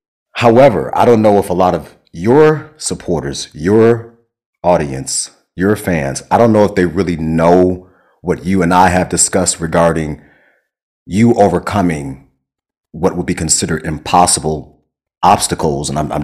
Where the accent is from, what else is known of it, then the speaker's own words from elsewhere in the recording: Chicago, Illinois, United States; Yeah, I'm a Chicagoan, so I right. curse y'all.